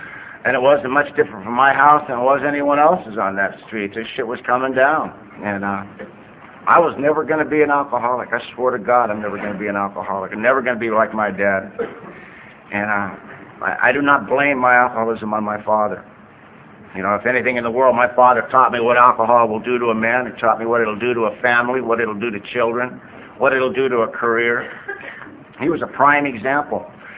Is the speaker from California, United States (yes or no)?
yes; Vista, California, United States; I was raised in Vista, took the road a bit. It was a little town when I was a kid, and my father's Irish and Sioux. My mother's Irish and Cherokee.